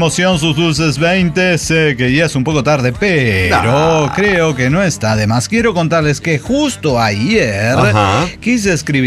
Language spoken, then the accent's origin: Spanish; Hermosillo, Sonora, Mexico; born there; A pesar de ser donde nací, yo nací en Hermosillo, no me siento para nada en casa.